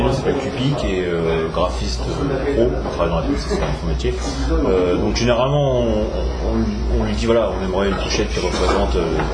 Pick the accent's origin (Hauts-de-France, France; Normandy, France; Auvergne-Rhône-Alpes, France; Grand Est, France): Hauts-de-France, France; on est de l'Oise.